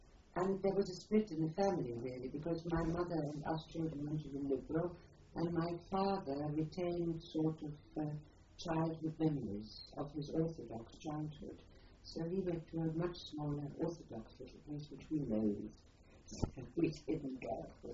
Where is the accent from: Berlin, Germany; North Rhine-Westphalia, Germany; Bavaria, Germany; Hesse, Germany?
Bavaria, Germany; Munich; English is a second language; I was born in Munich on the 16th of November 25, in on Maximilianplatz, which is right at the centre of Munich